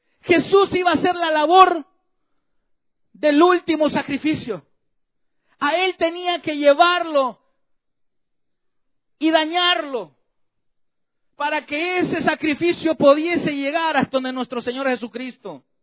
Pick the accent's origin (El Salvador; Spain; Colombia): El Salvador; mi país, El Salvador